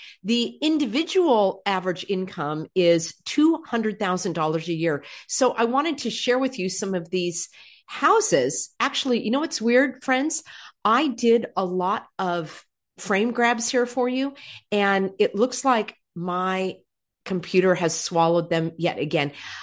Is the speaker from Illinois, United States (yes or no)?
no; California, United States; I grew up in California. I'm a lifelong Californian.